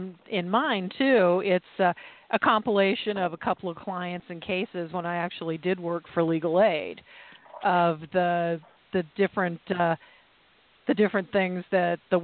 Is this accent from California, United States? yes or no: yes; Sacramento, California, United States; because I'm from the Sacramento area. I went to school up in Sonora, but I'm from the whole Valley area.